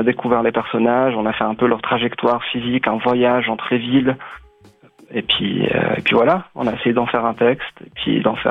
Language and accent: French; Morocco; moi je suis marocain, je parle du Maroc, je parle de mes souvenirs aussi d'enfance.